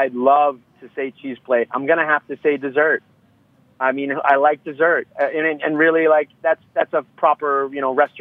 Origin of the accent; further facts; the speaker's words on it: New York, United States; I'm just a New Yorker, but we're all a little Brooklyn, aren't we?